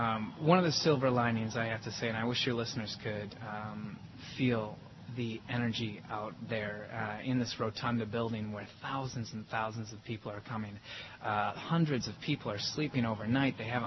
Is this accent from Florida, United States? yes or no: no; Wisconsin, United States; born there; I love Wisconsin. I was born in Wisconsin. I've been here not all my life, but it's the place that I will always want to come back to.